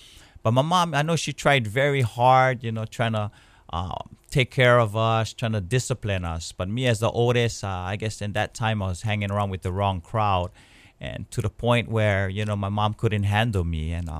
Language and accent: English; Waipahu, Hawaii, United States; So I grew up in Waipahu. So I'm originally from Waipahu. And I grew up on Pupukahi Street.